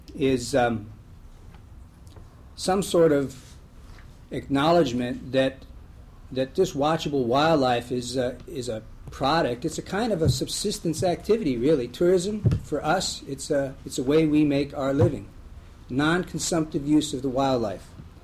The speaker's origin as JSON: {"language": "English", "region": "Alaska", "country": "United States", "said": "I'm from the Denali Borough. Like a lot of people in the Denali Borough, I make my living through tourism."}